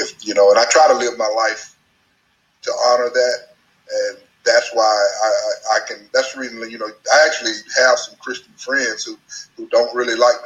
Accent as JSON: {"language": "English", "town": "Lufkin", "region": "Texas", "country": "United States", "tie": "born or raised there", "also_born_or_lived": "Tyler", "said": "I grew up in East Texas, a little town called Lufkin. Then I raised in Tyler. Then I went back to Lufkin and finished my graduated from high school."}